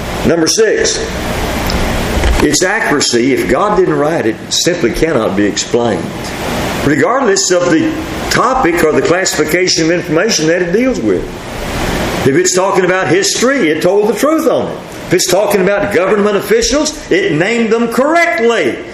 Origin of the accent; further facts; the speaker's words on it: Texas, United States; I'm an American and a Texan.